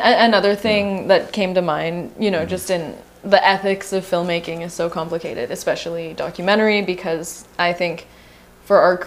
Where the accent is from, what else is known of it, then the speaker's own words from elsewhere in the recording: Patagonia, Arizona, United States; And I'm from Patagonia, but also my family is all of Chihuahua.